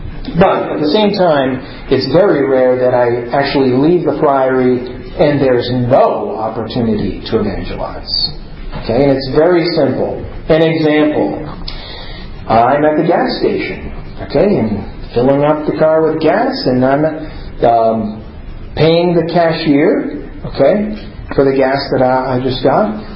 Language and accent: English; Bloomington, Indiana, United States; I'm from the Bloomington, Indiana area, so I have the two Catholic radio stations listed there for Bloomington, Indiana.